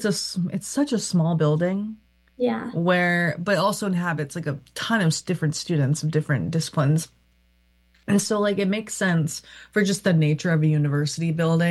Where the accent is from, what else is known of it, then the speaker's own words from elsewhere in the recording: Toronto, Ontario, Canada; now in BC, Canada; I came from Toronto